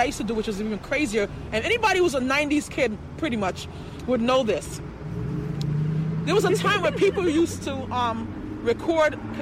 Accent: Jamaica; now in United States; And my mother, who was Jamaican, we're Jamaican

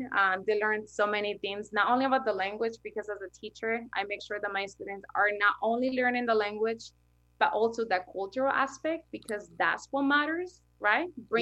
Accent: Queens, New York, United States; I came from Queens, and Queens is very diverse, right? And then I came to Bard.

